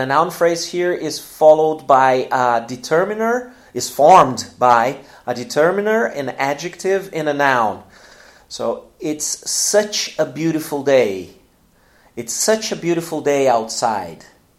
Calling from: Porto Alegre, Rio Grande do Sul, Brazil; English is a second language

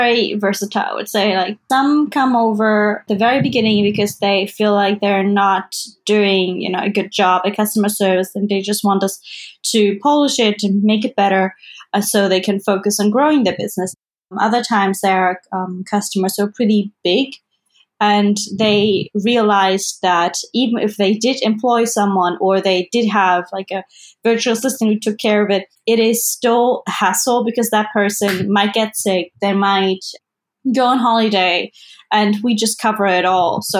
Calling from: North Rhine-Westphalia, Germany; English is a second language; I'm in the west of Germany, so close to Cologne. It's not normal to have that kind of heat.

